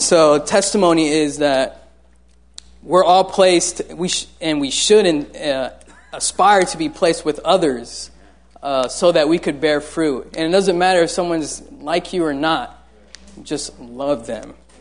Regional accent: Florida, United States; in Florida, I'm from Florida, I never walked, you know, it's too hot to walk.

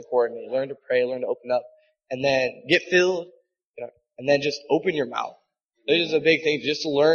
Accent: Charlotte, North Carolina, United States; I'm going into my second year, and I'm also from Charlotte, North Carolina.

